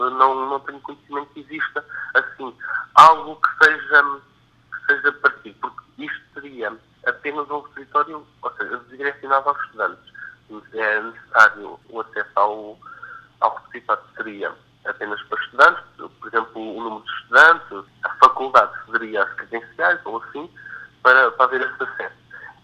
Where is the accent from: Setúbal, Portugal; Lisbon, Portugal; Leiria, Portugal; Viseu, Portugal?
Leiria, Portugal; eu que sou de Leiria, poder ter acesso a trabalhos que foram realizados no Porto ou em Lisboa